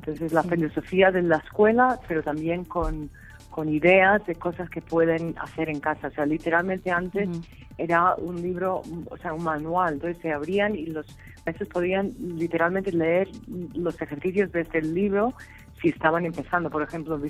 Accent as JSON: {"language": "Spanish", "country": "United States", "second_language": "Spanish", "said": "en ese momento estaba viviendo en Estados Unidos, que soy norteamericana."}